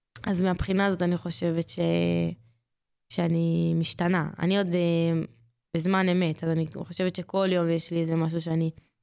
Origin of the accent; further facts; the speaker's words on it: Moledet, Northern District, Israel; שינשינית בגל שלי, אני ממושב מולדת